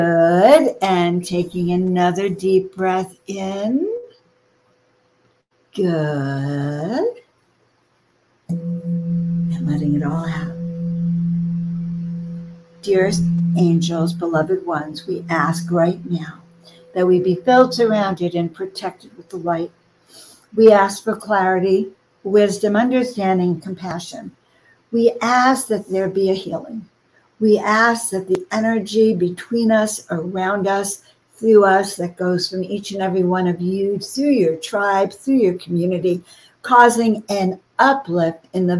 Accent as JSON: {"language": "English", "town": "Woodmere", "region": "New York", "country": "United States", "tie": "born or raised there", "said": "You know, Denise, I grew up in Long Island on the South Shore, Woodmere, five towns."}